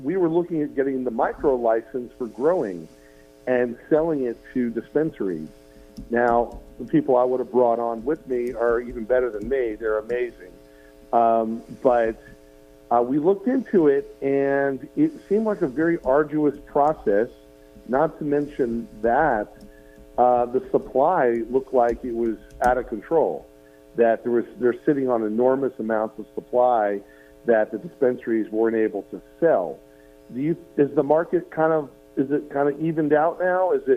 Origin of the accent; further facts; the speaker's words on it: Virginia, United States; also born or lived in Hudson Valley, New York; I'm also a Cal Poly alumni, just like you are, and I grew up here in Virginia